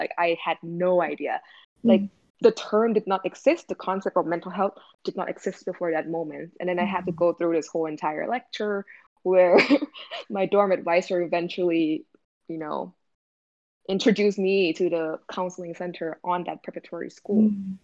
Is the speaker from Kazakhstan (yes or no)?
no; Bangkok, Thailand; moved away as an adult; now in United States; completely foreign to me until I arrived in the United States for college. Like I grew up in Thailand, I grew up in Bangkok